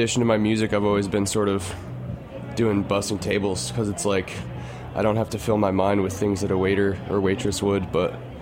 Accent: Great Barrington, Massachusetts, United States; So when I was growing up in Great Barrington, Massachusetts, which is it's kind of like the whole county, Berkshire County, is based around tourism a lot

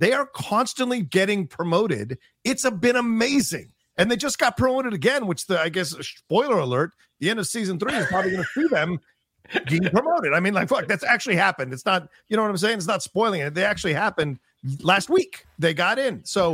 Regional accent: United States; I know I'm American, but, you know, I'm Latino-American, so for me, it's like soccer's mine, go play baseball.

